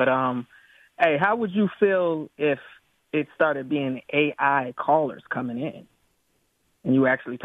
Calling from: Atlanta, Georgia, United States; No, I'm calling you from Atlanta, man.

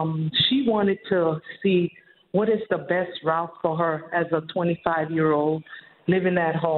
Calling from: Miami, Florida, United States; I'm calling from Miami, Florida

